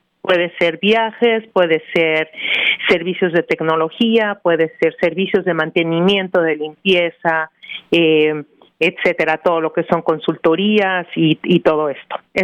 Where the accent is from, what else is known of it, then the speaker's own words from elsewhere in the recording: Mexico City, Mexico; Mira, yo soy mexicana, nacida y educada en la Ciudad de México.